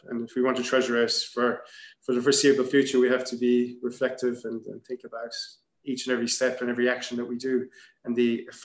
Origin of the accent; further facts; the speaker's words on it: Munster, Ireland; growing up in Kerry, where football is a very important part of a young child's upbringing.